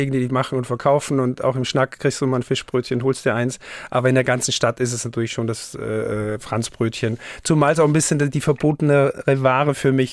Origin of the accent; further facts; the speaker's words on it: Haus, Styria, Austria; Ich bin wirklich aus dem Ennstal, also Haus im Ennstal ist mein Heimatort, das ist in der Dachstein-Dauern-Region, der höchste Berg in der Steiermark, und da ist Skifahren.